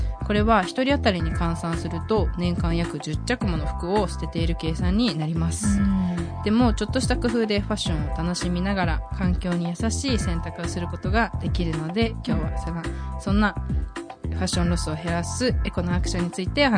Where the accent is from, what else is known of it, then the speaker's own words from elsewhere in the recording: Hokkaido, Japan; 私自身出身が北海道で、結構農業とか、そういうのにこう近い生活を送ってきてて